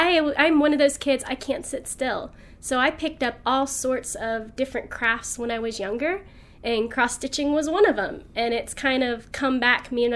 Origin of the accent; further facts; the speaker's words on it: Sevierville, Tennessee, United States; Yes, I was born and raised in Sevierville, Tennessee.